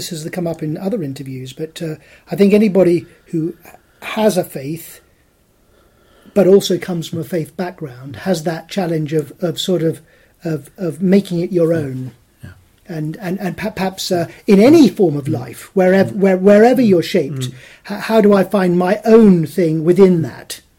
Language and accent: English; Oxford, South East England, United Kingdom; We grew up in Oxford. My mother's family were from the Welsh border, so we often spent holidays down there.